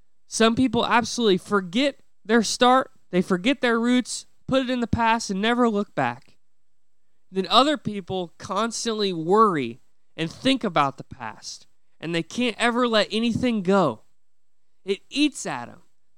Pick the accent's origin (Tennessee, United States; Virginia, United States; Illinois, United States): Illinois, United States; I come from Sisney, Illinois, very small town.